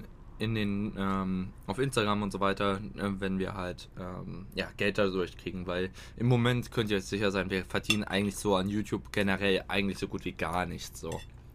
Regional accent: Germany; Vermutlich auch, weil ich natürlich Deutscher bin, aber...

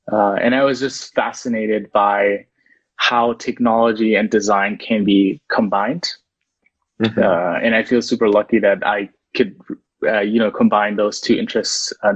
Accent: Germany; Yeah, definitely more German, since I grew up in Germany. So all my friends were German.

